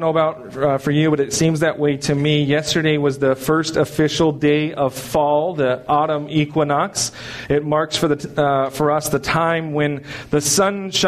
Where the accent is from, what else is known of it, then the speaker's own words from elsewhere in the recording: California, United States; also born or lived in Okinawa; I grew up in Southern California. We really didn't have four seasons, and so coming here, and then I was in Okinawa for 10 years